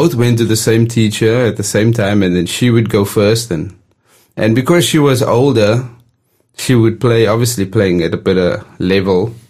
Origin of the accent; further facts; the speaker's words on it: South Africa; growing up in South Africa, to see a grand piano is like, wow